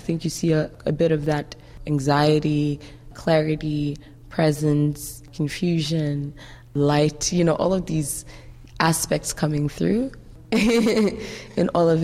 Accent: Ghana; Yeah, maybe it's me being Ghanaian that just keeps coming through.

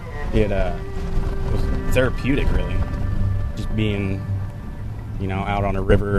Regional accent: Boise, Idaho, United States; born there; I was born in Boise, Idaho.

